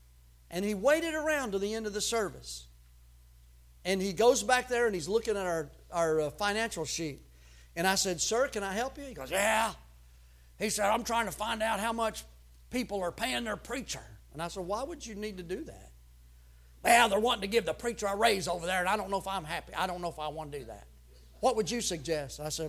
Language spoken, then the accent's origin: English; Tennessee, United States; No, I'm just from Tennessee.